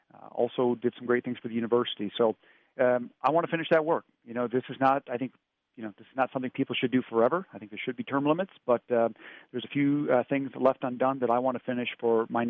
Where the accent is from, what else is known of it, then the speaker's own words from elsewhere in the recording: Wisconsin, United States; I grew up, born and raised in Wisconsin, lived in this community for approximately 25 years.